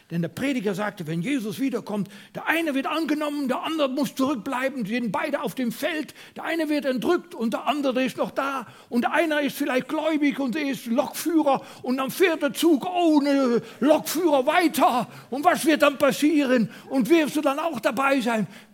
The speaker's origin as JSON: {"language": "German", "country": "Netherlands", "tie": "born or raised there", "second_language": "German", "said": "Nun, ich komme ja aus Holland. Und in Holland hatten wir in meiner Jugendzeit eine ganz starke Bewegung, Endzeitbewegung hat man das genannt."}